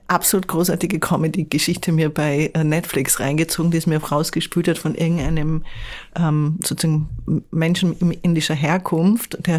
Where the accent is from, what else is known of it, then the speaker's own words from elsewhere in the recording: Vienna, Austria; ich komme aus Wien und ich liebe Wien. Und wenn es nur ums Leben ginge, würde ich in Wien leben.